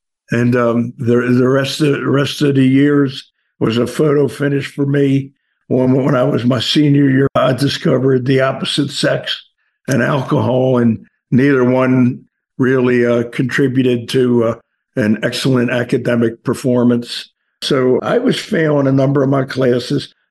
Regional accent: Baltimore, Maryland, United States; I grew up in East Baltimore. Parents, you know, we didn't have any money.

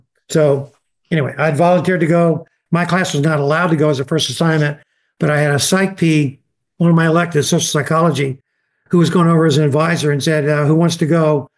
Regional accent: the South, United States; accent: none; Southern families, first generation off the farm, in both cases from my parents, but I am a Southerner without an accent because I'm an Army brat. So as an Army brat, I grew up in the Army.

